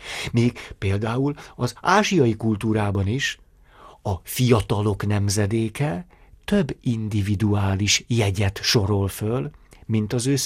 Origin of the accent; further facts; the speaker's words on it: Hungary; Én magyar vagyok, én katolikus vagyok.